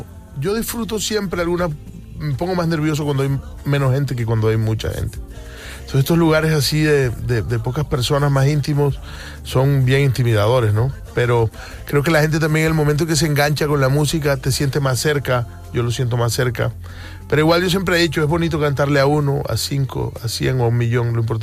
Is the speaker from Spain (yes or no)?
no; Caribbean coast, Colombia; al menos a la parte de la costa norte donde yo soy. Somos muy cálidos.